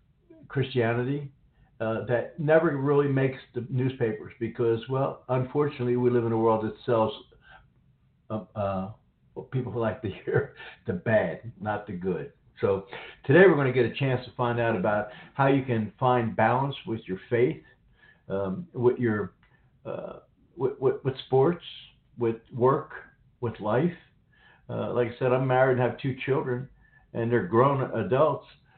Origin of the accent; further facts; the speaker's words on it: Northeast, United States; as a child growing up in the Northeast, the way I had found best to communicate with my father was through sports.